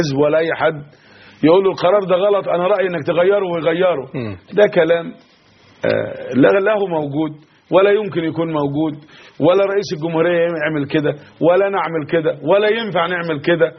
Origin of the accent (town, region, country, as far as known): Egypt